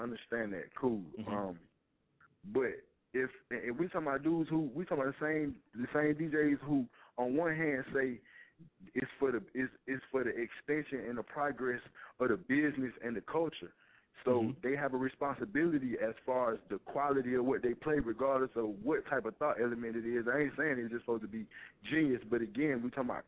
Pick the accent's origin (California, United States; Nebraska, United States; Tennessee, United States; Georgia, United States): Georgia, United States; Atlanta; I'm from Atlanta. I'm from North Atlanta. 85 North. I'm from Pleasantdale Road.